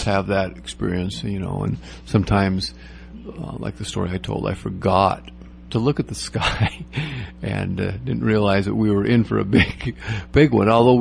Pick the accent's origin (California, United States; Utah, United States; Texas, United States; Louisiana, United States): Utah, United States; My dad taking me right behind where I grew up here in the West, and we'd go hiking just behind our house a ways up in the Wasatch Mountains